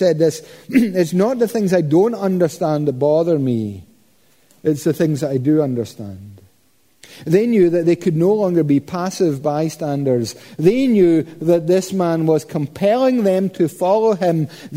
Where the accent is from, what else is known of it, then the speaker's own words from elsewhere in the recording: Scotland, United Kingdom; Don't worry, I'm Scottish, I wouldn't do it.